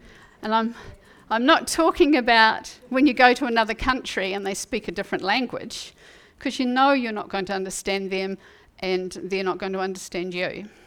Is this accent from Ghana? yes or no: no; New Zealand; accent: Kiwi; now in Virginia, United States; I'm in a little town in Virginia. They can't understand me because of my Kiwi accent. My Kiwi accent.